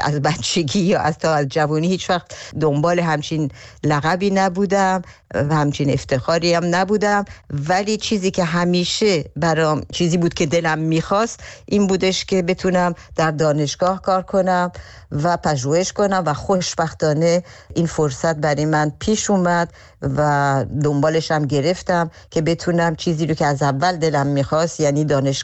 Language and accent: Persian; Iran; moved away as an adult; now in Belgium; من تمام بچگیمو در ایران گذروندم، دبستان دبیرستانم و در ایران بودم، بعد برای دانشگاه به بلژیک اومدم و بعدشم به انقلاب رسید و من در بلژیک موندم، در نتیجه بیشتر زندگیمو در بلژیک گذروندم.